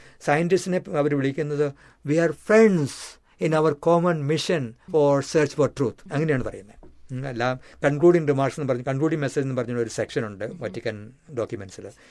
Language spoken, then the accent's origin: Malayalam; Ramapuram, Kerala, India; എൻ്റെ ഫാമിലി വളരെ റിലീജിയസ്. രാമപുരത്തായിരുന്നു ഞാൻ ജനിച്ചു വളർന്നത്.